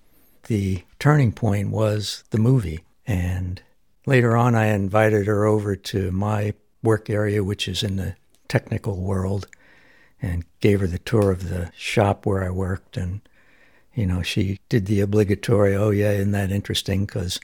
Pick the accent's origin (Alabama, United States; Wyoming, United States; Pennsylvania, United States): Pennsylvania, United States; Allentown; I grew up in Allentown, Pennsylvania, in the 40s and 50s, which at the time was probably 98% white.